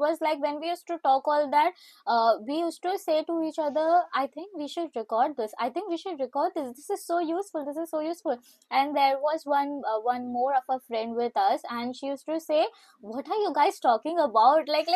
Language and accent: English; Mumbai, Maharashtra, India; moved away as an adult; now in London, United Kingdom; I am born and brought up in Mumbai itself, and I came to London for my master's, and yeah, I plan to be here at a long for a long term.